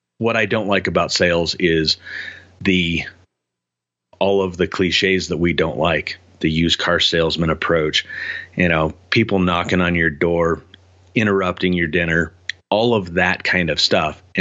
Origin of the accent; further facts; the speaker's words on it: Colorado, United States; I'm from Colorado, father of two. I've always lived up against the foothills.